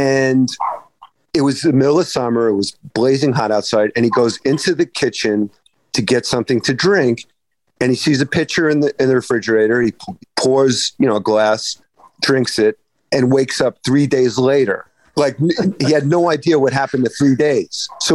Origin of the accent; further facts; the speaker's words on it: Brooklyn, New York, United States; You know, I grew up in Brooklyn.